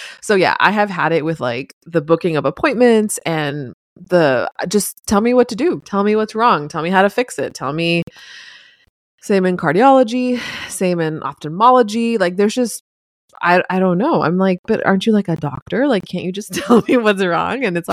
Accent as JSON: {"language": "English", "town": "Miami", "region": "Florida", "country": "United States", "tie": "born or raised there", "also_born_or_lived": "Boston", "lives_now": "Nashville, United States", "said": "And I mean, we grew up in Miami, expensive. We lived in Boston and Northeast."}